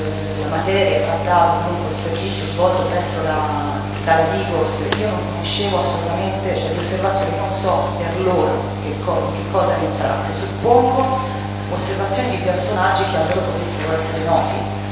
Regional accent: Pisa, Tuscany, Italy; born there; Sono nata a Pisa il 16 gennaio 1969.

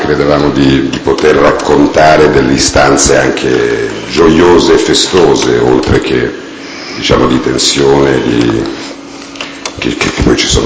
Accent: Milan, Lombardy, Italy; born there; now in Rome, Italy; sono nato a Milano il 1° maggio del 1955. E risiedo a Roma.

